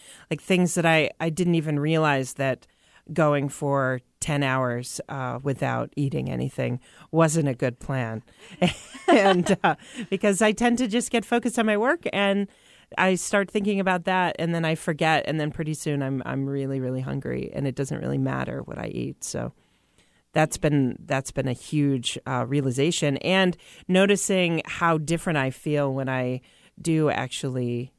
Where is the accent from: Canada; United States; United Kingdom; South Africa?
United States; Midwest; I grew up in the Midwest, where the dietary options tend to be a little bit more carb full.